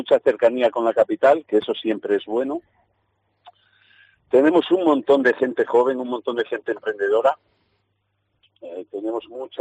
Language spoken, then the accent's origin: Spanish; Torres del Carrizal, Castile and León, Spain; Pues ya es un pegado no ir a mi pueblo, ¿eh?